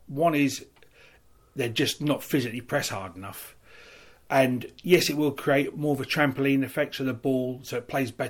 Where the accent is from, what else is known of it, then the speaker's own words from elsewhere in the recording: England, United Kingdom; Obviously, as an English bat maker, I would like to feel that I've been taught right